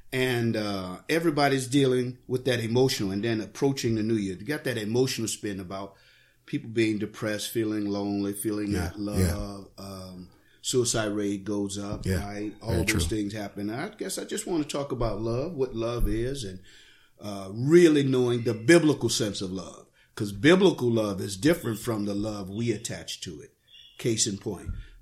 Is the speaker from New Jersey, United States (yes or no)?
no; New Orleans, Louisiana, United States; moved away as an adult; now in Lathrop, United States; I'm from New Orleans, Louisiana. Born and raised.